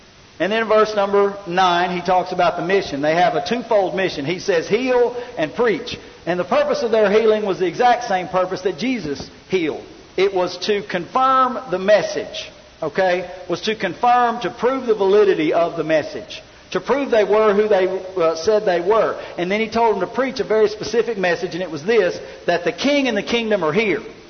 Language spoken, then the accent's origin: English; Arkansas, United States; Well, I'm from Arkansas. I have notions of what tea is.